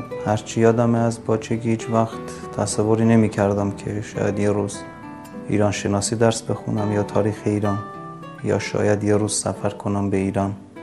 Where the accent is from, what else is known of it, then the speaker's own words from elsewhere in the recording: Yerevan, Armenia; Persian is a second language; also born or lived in Gavar; از کشور ارمنستان، از شهر ایروان. من در شهر گاوار به دنیا آمدم.